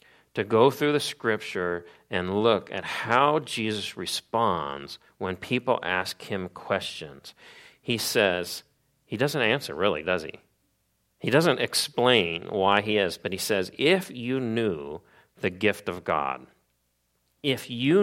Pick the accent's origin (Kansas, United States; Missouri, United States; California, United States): Missouri, United States; When I was young, I grew up in Missouri. I shared a room with my older brother and with my youngest brother.